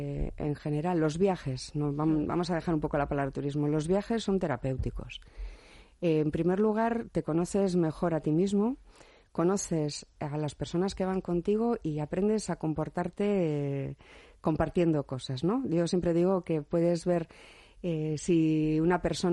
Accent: Santurtzi, Basque Country, Spain; Esta semana he visto en Santurce, en mi pueblo, lo que es el turismo sostenible de verdad.

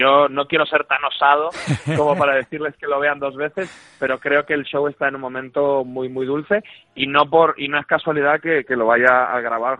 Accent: Uruguay; yo no dejo de ser, aunque lleve muchos años viviendo aquí, yo no dejo de ser una persona que nació en otras latitudes, yo vengo de Uruguay

